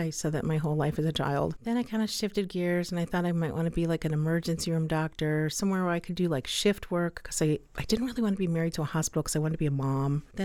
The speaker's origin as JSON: {"language": "English", "town": "Chicago Heights", "region": "Illinois", "country": "United States", "tie": "born or raised there", "said": "I grew up outside of Chicago in a suburb called Chicago Heights."}